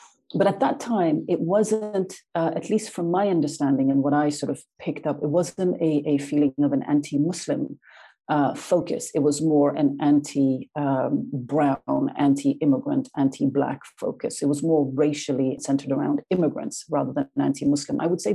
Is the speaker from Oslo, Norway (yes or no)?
yes; Oslo, Norway; my experience with the far right in growing up in Oslo